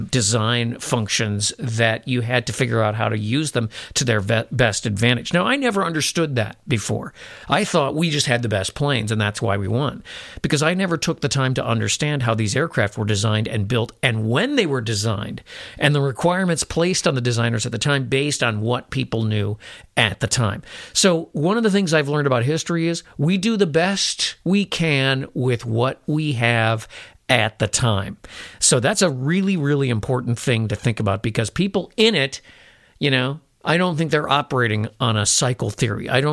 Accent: Illinois, United States; I was raised in Illinois, and we were taught that Abe Lincoln was the great emancipator

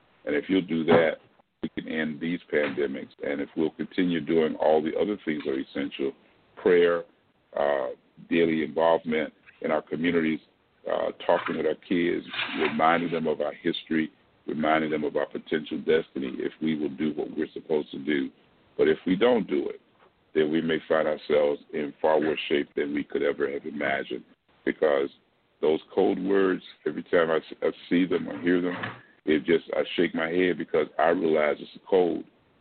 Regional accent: Florida, United States; Well, you know, it seems like my home state of Florida has always, it's now become the example for many of these challenges.

